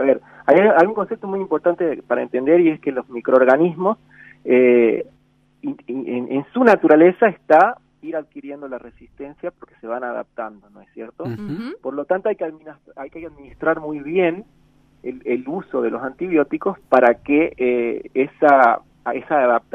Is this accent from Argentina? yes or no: yes; Argentina; para mí es un orgullo como argentino que esta ley haya sido aprobada